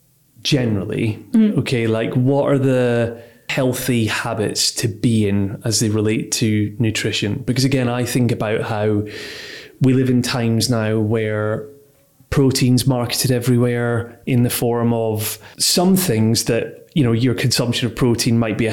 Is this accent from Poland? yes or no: no; Scotland, United Kingdom; now in London, United Kingdom; grew up and born and bred in Scotland, home golf and everything, but it wasn't really until I actually moved to London that I discovered it.